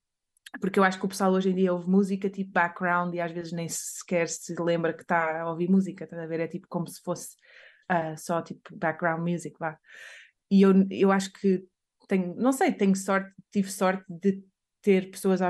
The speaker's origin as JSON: {"language": "Portuguese", "town": "Bombarral", "region": "Leiria", "country": "Portugal", "tie": "born or raised there", "said": "a crescer aqui no Bom Barral, pelo menos na minha altura, não foi um sítio onde houvesse imensa música a acontecer e inspiração"}